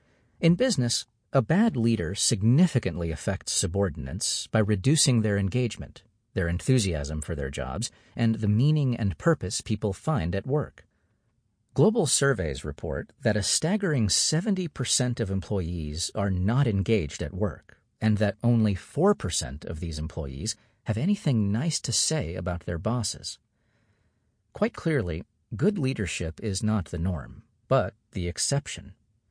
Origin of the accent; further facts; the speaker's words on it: Argentina; Growing up in Argentina also nurtured my interest in leadership, especially the problematic type.